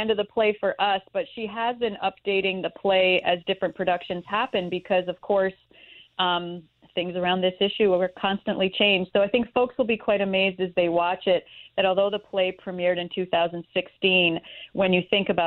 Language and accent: English; Canada; now in United States; certainly as a Canadian having moved to the States, you know, I didn't really know very much about them.